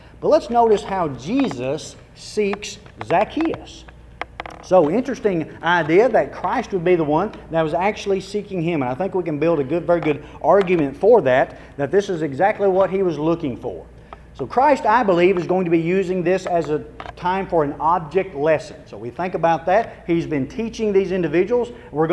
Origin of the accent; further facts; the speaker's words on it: Waynesboro, Tennessee, United States; I'm originally from Waynesboro, Tennessee. And unless you play basketball, go to basketball camp, you don't probably know where that is. But southern middle Tennessee